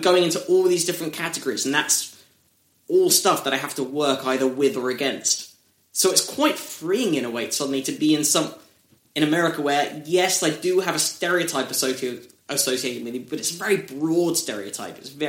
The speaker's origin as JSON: {"language": "English", "country": "United Kingdom", "said": "when I walk on stage as a Brit, they make assumptions about me"}